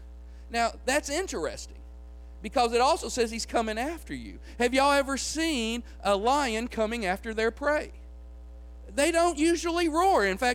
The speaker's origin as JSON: {"language": "English", "town": "Union City", "region": "Tennessee", "country": "United States", "tie": "born or raised there", "said": "I grew up in Union City, Tennessee, not too far from our house."}